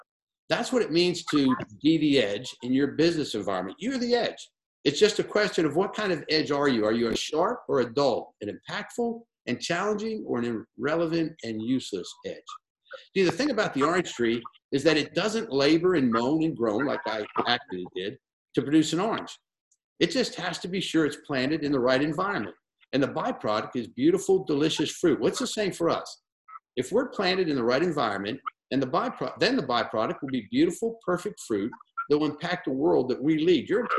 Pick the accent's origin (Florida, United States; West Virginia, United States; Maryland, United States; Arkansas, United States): Florida, United States; So I grew up in Florida in a house in the middle of an orange grove.